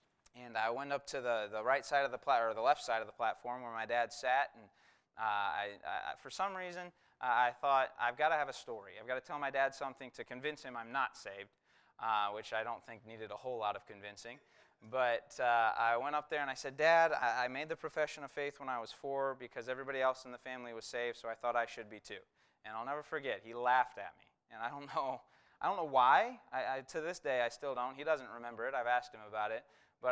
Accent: Gaylord, Michigan, United States; But we're from Gaylord, Michigan

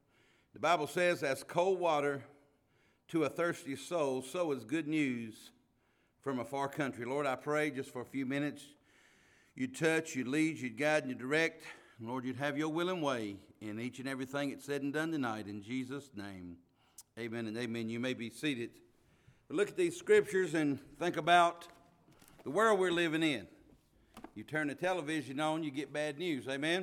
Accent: North Carolina, United States; I am from North Carolina, and been coming up upstate New York for about 6 years now.

